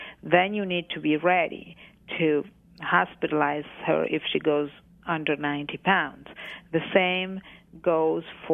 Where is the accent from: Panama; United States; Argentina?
Argentina; As I said, I grew up in Argentina